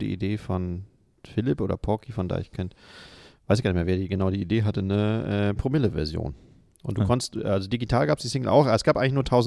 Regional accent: North Rhine-Westphalia, Germany; Im Siegerland wäre es schön, wo ich herkomme, wenn es so aussehe.

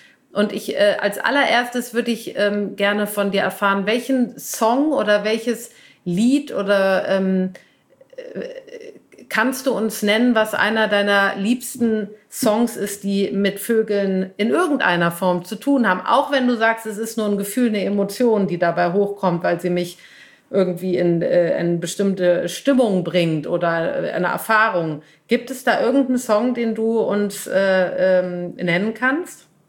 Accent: Cologne, North Rhine-Westphalia, Germany; mit der bin ich aufgewachsen in Köln.

